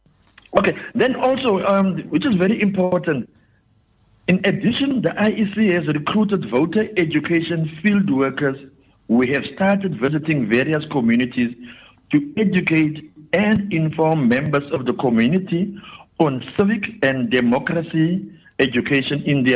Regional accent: South Africa; As a South African citizen, your vote knows no boundaries.

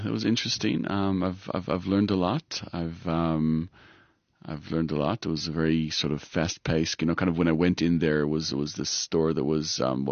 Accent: Israel; moved away as an adult; also born or lived in United States; now in South Africa; I was born in the States. Mm-hmm. I grew up in Israel, actually. And at the age of 20, I got to South Africa where I went to varsity.

